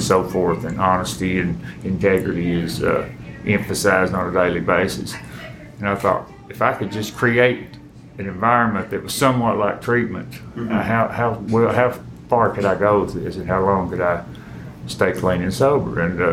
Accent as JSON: {"language": "English", "town": "Hazard", "region": "Kentucky", "country": "United States", "tie": "born or raised there", "moved": "as an adult", "lives_now": "Clay City, United States", "said": "I'm from Hazard. I was born and raised in Hazard. I'm 49 years old. When I was 48, I moved to Menifee County, to Frenchburg. Since then, the past couple weeks, I've moved to live in Clay City."}